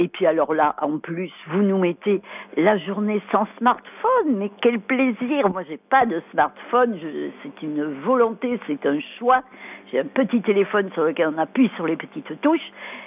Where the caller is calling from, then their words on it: Montpellier, Occitanie, France; de Montpellier.